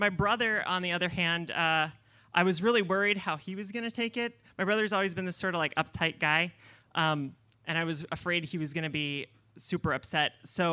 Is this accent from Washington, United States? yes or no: no; Texas, United States; I grew up in Texas in a sort of like secluded little suburb.